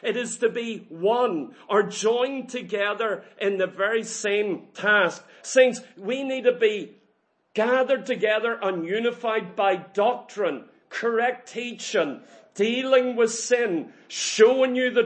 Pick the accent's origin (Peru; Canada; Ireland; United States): Ireland; I'm a squaddy from Ireland.